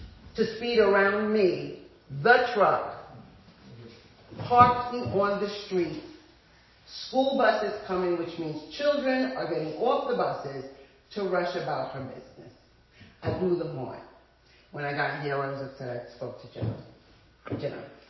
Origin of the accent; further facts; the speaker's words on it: The Bronx, New York, United States; Now, I'm from the Bronx. I've been here for 31 years, okay?